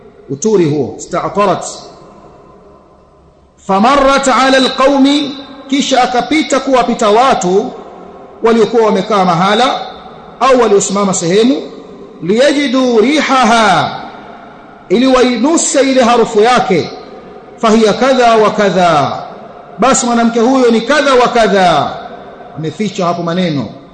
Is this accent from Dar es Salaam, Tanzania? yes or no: yes; Dar es Salaam, Tanzania; Haya yanatokea kule kwetu Dar es Salaam.